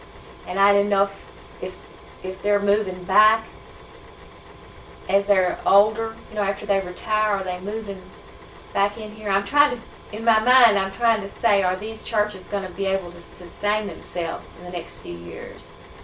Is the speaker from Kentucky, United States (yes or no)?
yes; Owensboro, Kentucky, United States; And where, of course, I'm from Owensboro, and over there are some churches